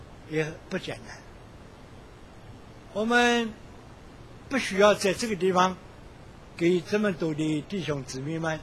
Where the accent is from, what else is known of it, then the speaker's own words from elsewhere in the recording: China; 天父怜悯我们，我们中国人向来很重情义